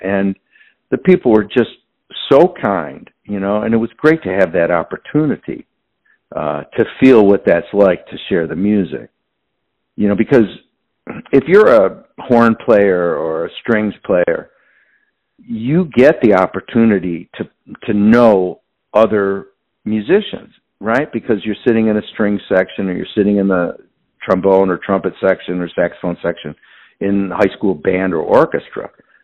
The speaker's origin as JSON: {"language": "English", "town": "Niagara Falls", "region": "New York", "country": "United States", "tie": "born there", "said": "Well, I was born in Niagara Falls, New York. My dad was a pipe fitter, steam fitter, union worker. My mom was a stay-at-home mom."}